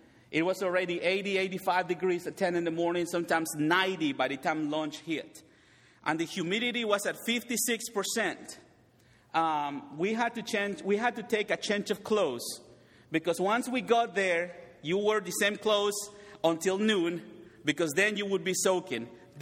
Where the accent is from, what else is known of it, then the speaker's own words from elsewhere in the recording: Mérida, Yucatán, Mexico; It's almost halfway between Merida, where my hometown is, and on the other side is Cancun.